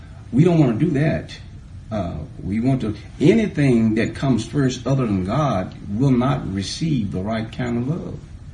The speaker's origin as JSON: {"language": "English", "country": "United States", "said": "I'm a patriot. I'm American. I'm an American."}